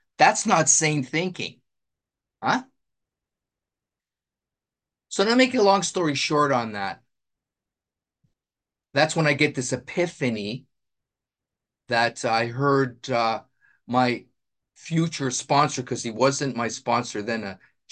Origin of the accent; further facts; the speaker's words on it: Nobleton, Ontario, Canada; I'm an alcoholic from Nobleton, Ontario, Canada.